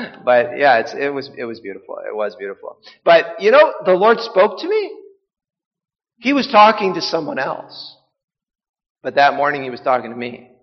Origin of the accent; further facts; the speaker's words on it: Saskatchewan, Canada; also born or lived in Ontario; And I was like, oh, I was born in Ontario. I mean, from the age of 3, my parents got a divorce, ended up, and I'll tell a bit of that story later, and ended up growing up in an orphanage in Saskatchewan.